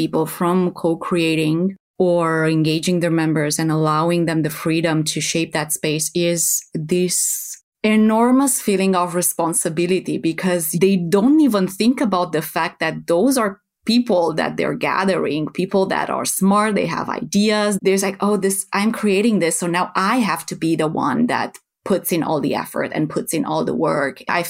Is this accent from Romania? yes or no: yes; Romania; English is a second language; now in Netherlands; I live in the Netherlands. I am originally from Romania, from Eastern Europe, and been doing a bit of traveling and living around Europe for the past 10 years before settling in this beautiful country.